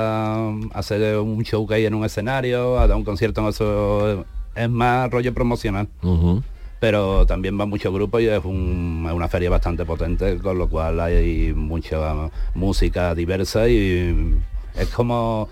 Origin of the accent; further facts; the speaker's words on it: Seville, Andalusia, Spain; Y yo soy de Sevilla